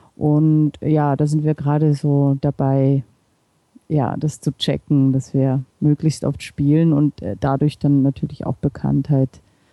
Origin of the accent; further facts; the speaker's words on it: Buxtehude, Lower Saxony, Germany; now in Vienna, Austria; Nein, ich komme aus Buxtehude, wenn ihr das genau wissen wollt. Genau. Da bin ich aufgewachsen, aber ich lebe auch schon über 20 Jahre in Wien.